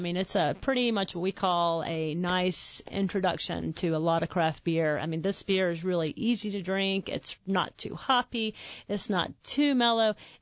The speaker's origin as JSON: {"language": "English", "town": "Farmville", "region": "North Carolina", "country": "United States", "said": "We are from Farmville"}